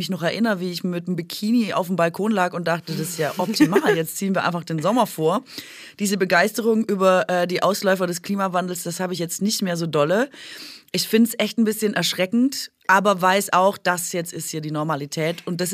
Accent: Berlin, Germany; vor allem als Berlinerin.

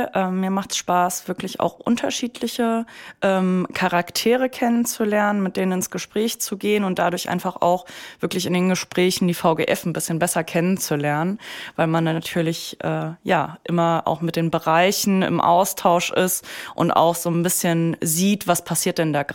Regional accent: Marburg, Hesse, Germany; ich bin ursprünglich aus Marburg und mein Papa war früher in Marburg Busfahrer.

